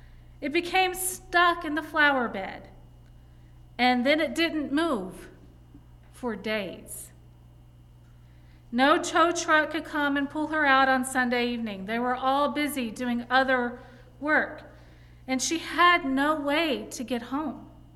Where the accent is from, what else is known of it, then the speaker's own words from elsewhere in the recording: Southern United States, United States; I refer to myself both as a Northerner and a Southerner, having been born in the South but living here for almost 11 years now. I understand how things in the South can be. Having grown up in the South and having lived in Texas during ice storms